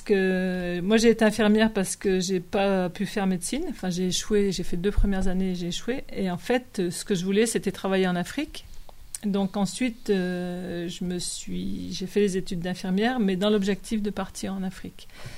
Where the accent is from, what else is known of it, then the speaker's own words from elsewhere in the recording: Grenoble, Auvergne-Rhône-Alpes, France; Moi, je suis grenobloise d'origine.